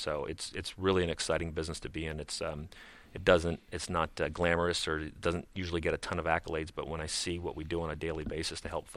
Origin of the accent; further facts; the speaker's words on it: Pennsylvania, United States; So I grew up, I grew up in Pennsylvania. So the winters, whenever there was a day of school canceled, it was actually interesting.